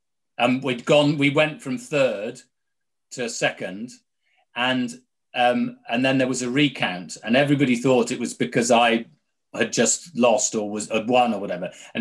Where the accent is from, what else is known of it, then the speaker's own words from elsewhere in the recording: Penarth, Wales, United Kingdom; also born or lived in Cardiff; So I was born in Cardiff and brought up to the age of seven living in Penarth.